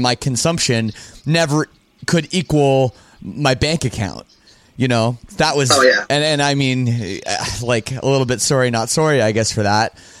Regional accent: Canada; cause I'm from Canada too.

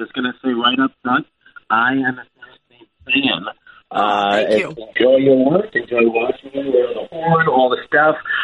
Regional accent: New York, United States; You know, and of course I'm from New York.

